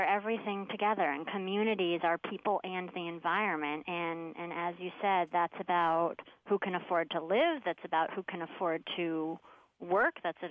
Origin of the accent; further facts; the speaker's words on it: New York City, New York, United States; I grew up on the Upper West Side, so when you say the Upper West Side, that's exactly right.